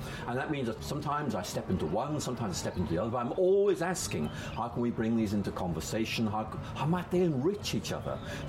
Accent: Northern Ireland, United Kingdom; I grew up in Northern Ireland, and in Northern Ireland, back in the 1960s, we had religious violence.

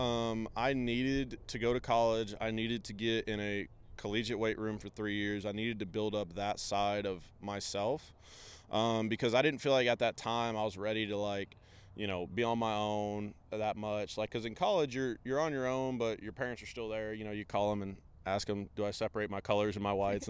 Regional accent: Arkansas, United States; one of them near my hometown, which is a question I get a lot, is how I got out of the state of Arkansas.

